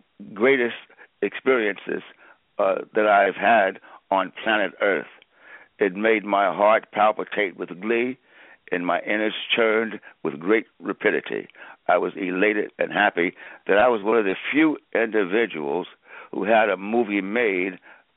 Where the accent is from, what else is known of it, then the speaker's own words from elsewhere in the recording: Georgia, United States; born there; Yes, I'm in Florida. I was born in Georgia, which is right next to Florida